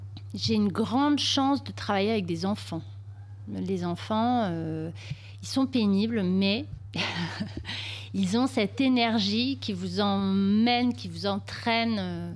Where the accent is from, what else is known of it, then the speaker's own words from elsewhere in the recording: Flayosc, Provence-Alpes-Côte d'Azur, France; j'ai décidé de revenir là où mon mari et moi, on a de la famille puisqu'on vient tous les deux d'ici. Moi j'étais de Flyosque.